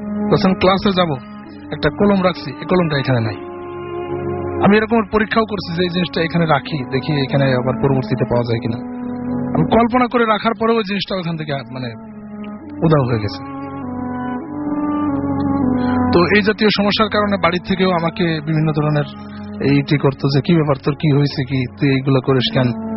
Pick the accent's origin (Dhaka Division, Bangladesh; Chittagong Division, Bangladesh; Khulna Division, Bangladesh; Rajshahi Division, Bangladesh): Khulna Division, Bangladesh; Magura; মাগুরা থেকে এসেছি।